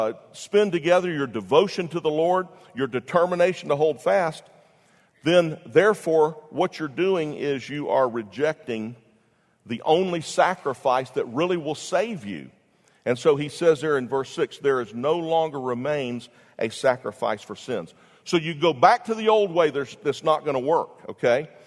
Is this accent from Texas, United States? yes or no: no; Jacksonville, Florida, United States; I grew up in Jacksonville, and we used to go down to Silver Springs